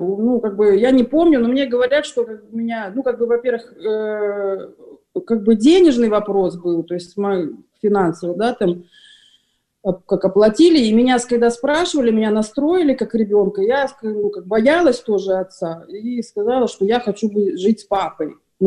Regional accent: Kyiv, Ukraine; now in Saint Petersburg, Russia; мы жили в Киеве тогда, я в Киеве росла, и переехали в Санкт-Петербург

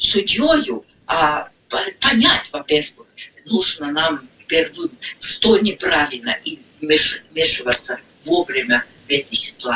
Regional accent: Estonia; Вот если это все вместе, тогда мы чувствуем, что мы эстонцы.

